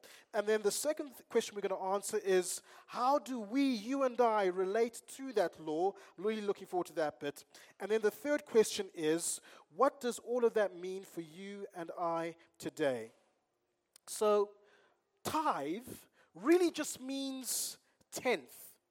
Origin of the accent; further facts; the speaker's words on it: Zimbabwe; And I grew up in Zimbabwe, and as I hear snippets of the political scene back home, I'm bewildered.